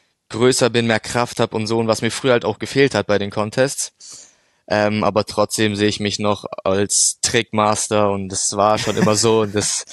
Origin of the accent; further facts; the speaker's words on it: Munich, Bavaria, Germany; ich bin 18 Jahre alt, ich komme aus München, gebürtig auch Münchner